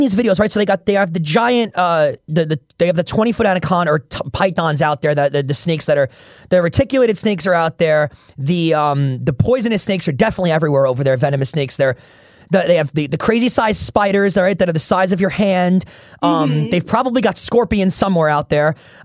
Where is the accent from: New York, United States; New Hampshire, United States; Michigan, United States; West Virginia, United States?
New York, United States; New York City; I'm from New York City, so like I grow the scariest thing around me is a squirrel.